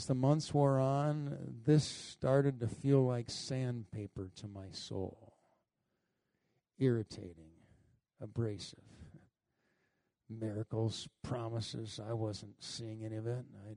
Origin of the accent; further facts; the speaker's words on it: Colorado, United States; I'm from Colorado. I like grass.